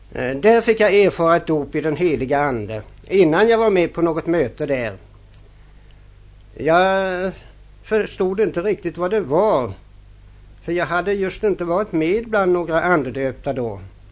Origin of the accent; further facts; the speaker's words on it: Kalmar County, Sweden; Jag är nämligen smålänning och det är cirka 3 mil från Kalmar söderut.